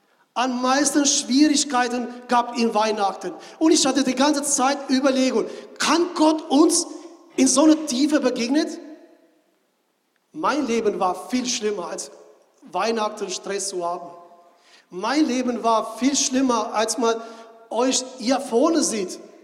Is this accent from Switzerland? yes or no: no; Albania; now in Berlin, Germany; ich komme ursprünglich aus Albanien, ich lebe seit einer ganzen Weile in Deutschland, ich bin verheiratet und ich habe 3 Kinder. Ich lebe in Berlin seit mehr als 10 Jahren